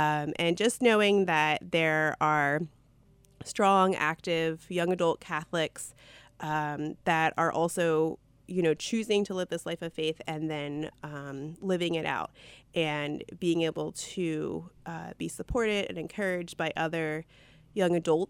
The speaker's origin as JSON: {"language": "English", "town": "Lansdale", "region": "Pennsylvania", "country": "United States", "tie": "born or raised there", "said": "So I also grew up in the Lansdale area, just like Bill."}